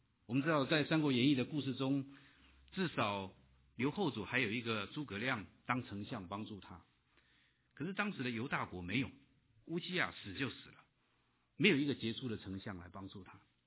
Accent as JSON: {"language": "Chinese", "country": "China", "said": "这句话如果换成我们中国人的文化里面来讲"}